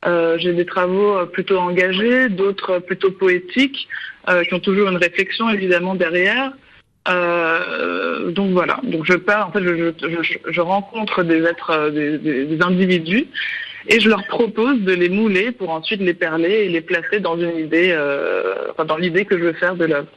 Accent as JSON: {"language": "French", "town": "Paris", "region": "Île-de-France", "country": "France", "tie": "born or raised there", "said": "Premièrement, moi, j'ai grandi à Paris, donc j'évolue à Paris"}